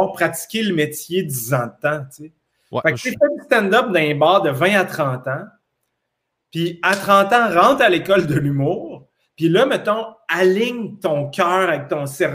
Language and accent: French; Quebec City, Quebec, Canada; Je venais de Québec, j'avais jamais tourné dans rien.